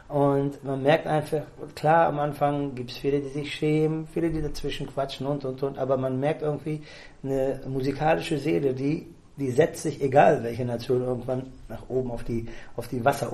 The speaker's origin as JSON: {"language": "German", "region": "Bremen", "country": "Germany", "tie": "born or raised there", "said": "Ich bin zwar gebürtiger Bremer, aber..."}